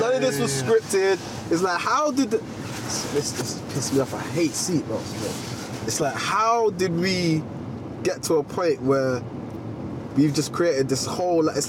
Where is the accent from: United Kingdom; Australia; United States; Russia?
United Kingdom; Brixton, London; and I'm from Brixton.